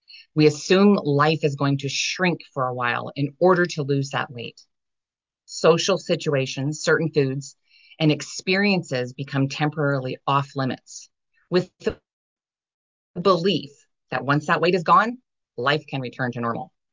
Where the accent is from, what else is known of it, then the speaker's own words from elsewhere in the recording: Montana, United States; I grew up in Montana in the 80s.